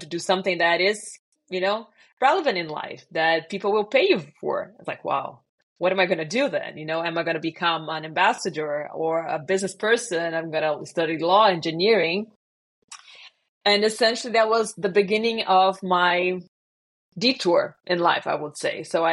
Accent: Brazil; born there; English is a second language; also born or lived in France / Germany / United States; So I was born in Brazil and I lived in France, here in Germany, in the US, back and forth.

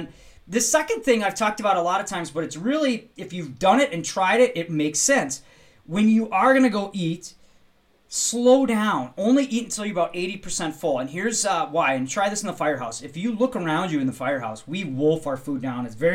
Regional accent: Wisconsin, United States; I'm from Wisconsin and we're the brat and beer capital of the world.

